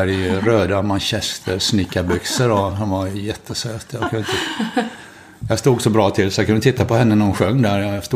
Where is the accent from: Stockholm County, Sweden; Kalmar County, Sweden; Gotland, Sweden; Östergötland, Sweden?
Kalmar County, Sweden; Oskarshamn; Jag har vuxit upp i Oskarshamn, jag är bondson och tillhörde en liten församling där